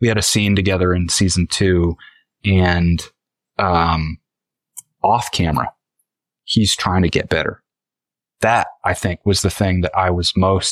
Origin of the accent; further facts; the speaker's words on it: Joliet, Illinois, United States; it's kind of based on like the people that I grew up with in Joliet